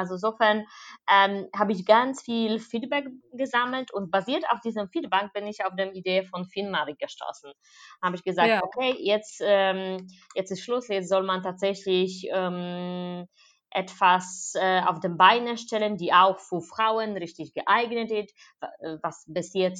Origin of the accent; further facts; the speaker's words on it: Wrocław, Lower Silesian Voivodeship, Poland; Ja, ich bin 36 Jahre alt. Ich komme ursprünglich aus Polen. Ich bin in Breslau geboren.